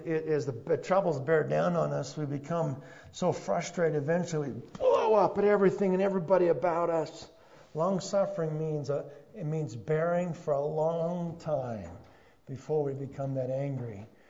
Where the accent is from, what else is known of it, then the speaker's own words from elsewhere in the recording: United States; I do belong. I am an American.